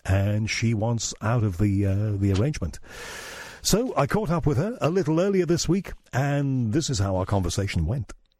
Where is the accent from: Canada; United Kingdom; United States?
United Kingdom; I mean, it is Christmas, and we have to be a little delicate about these things, and we are British